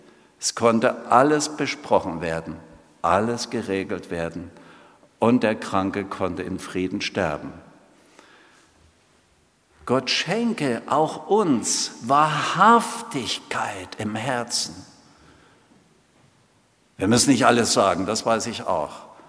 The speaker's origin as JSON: {"language": "German", "region": "East Germany", "country": "Germany", "tie": "born or raised there", "said": "Ich bin in der DDR aufgewachsen."}